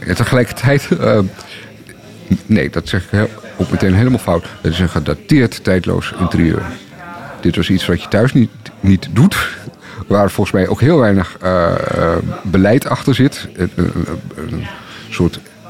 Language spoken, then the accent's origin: Dutch; Veendam, Groningen, Netherlands; ik kom oorspronkelijk uit Veenam